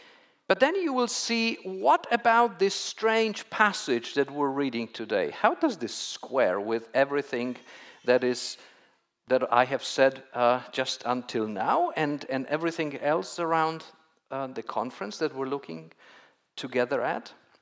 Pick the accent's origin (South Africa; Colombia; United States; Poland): Poland; English is a second language; specifically from my home country in Poland